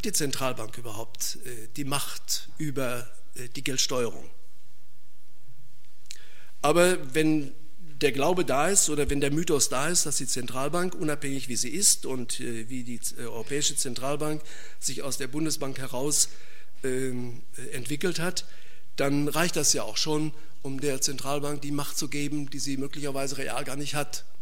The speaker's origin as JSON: {"language": "German", "region": "North Rhine-Westphalia", "country": "Germany", "said": "Ich komme aus dem Ruhrgebiet"}